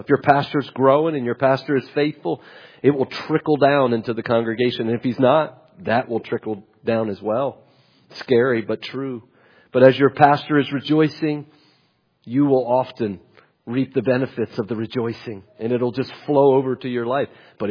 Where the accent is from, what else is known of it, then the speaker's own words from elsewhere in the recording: West Virginia, United States; I'm a nobody from West Virginia.